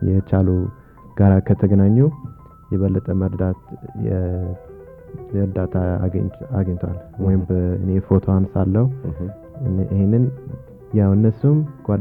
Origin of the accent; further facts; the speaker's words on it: Dallas, Texas, United States; born there; Amharic is a second language; እንግዲህ በትውልዴ እዛ ዳላስ ቴክሳስ ነው የተወለድኩት።